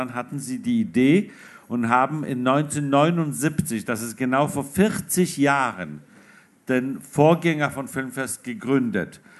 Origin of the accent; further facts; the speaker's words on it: Denmark; also born or lived in Poland; Aber ich bin in Polen geboren und in Dänemark aufgewachsen. Ich bin nach Dänemark gekommen, da war ich 9 und sprach am Anfang die Sprache nicht und war so ein Flüchtlingskind.